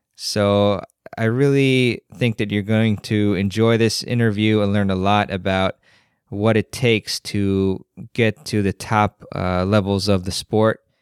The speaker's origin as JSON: {"language": "English", "region": "Maryland", "country": "United States", "tie": "born or raised there", "said": "she is from Maryland, actually, which is my home state."}